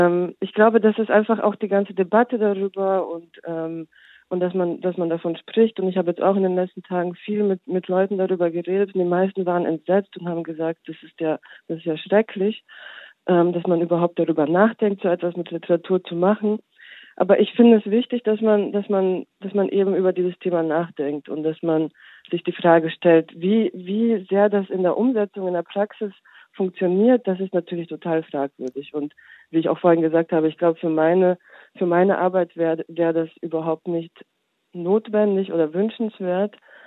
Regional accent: Bosnia & Herzegovina; Ich komme aus Bosnien

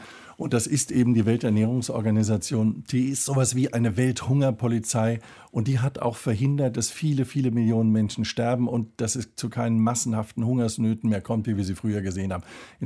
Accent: Frankfurt, Hesse, Germany; now in Munich, Germany; Also ich komme aus Frankfurt, ich lebe in München

